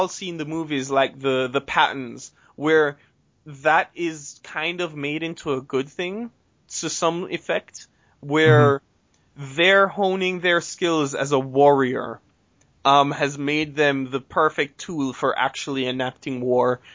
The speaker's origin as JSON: {"language": "English", "country": "Jamaica", "said": "and you have to understand, as a Jamaican, I do love cricket."}